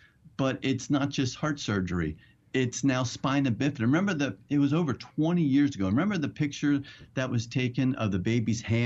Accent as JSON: {"language": "English", "region": "New Jersey", "country": "United States", "tie": "born or raised there", "said": "I grew up in Jersey. And in New Jersey, just like in New York, you can abort a baby"}